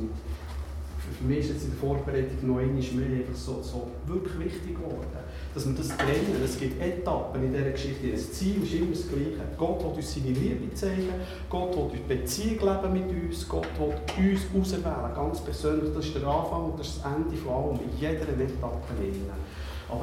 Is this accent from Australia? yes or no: no; Switzerland; Wir verlieren als Schweizer unsere Identität